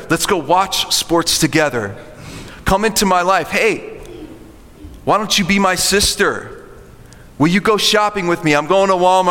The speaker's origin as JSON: {"language": "English", "country": "Japan", "tie": "born or raised there", "moved": "as an adult", "said": "When I moved into Uniontown at 18 years old, I was a missionary kid. I grew up in Japan."}